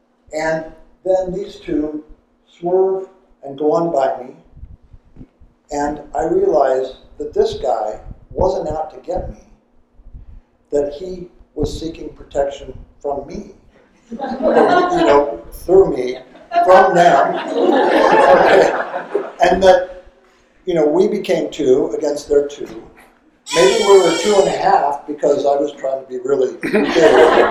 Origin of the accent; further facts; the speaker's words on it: Idaho, United States; I'm thinking, I know, I'm from Idaho. What do you do when you encounter a bear?